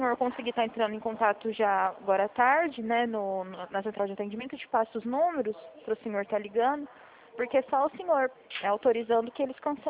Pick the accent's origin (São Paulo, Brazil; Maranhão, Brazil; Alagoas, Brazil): São Paulo, Brazil; Presidente Prudente; eu sou de Presidente Prudente.